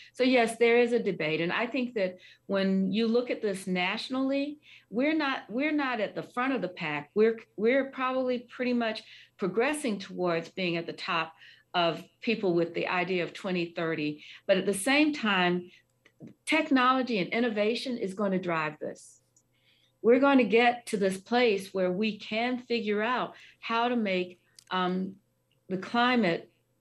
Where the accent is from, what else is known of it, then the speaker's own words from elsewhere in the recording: Columbia, South Carolina, United States; I had to go down to my hometown, Columbia, South Carolina